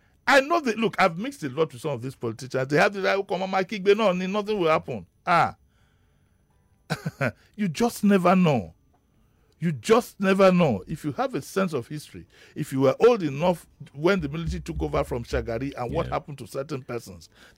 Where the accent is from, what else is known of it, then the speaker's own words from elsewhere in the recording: Lagos, Nigeria; I grew up in Yaba, which was a hub of entertainment.